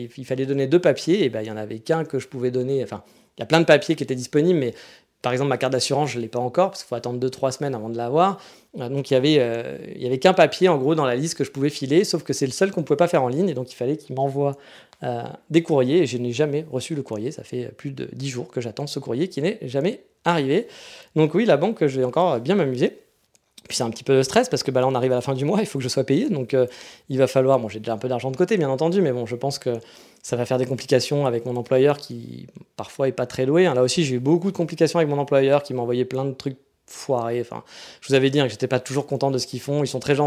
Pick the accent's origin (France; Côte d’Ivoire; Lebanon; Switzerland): France; now in Japan; je suis français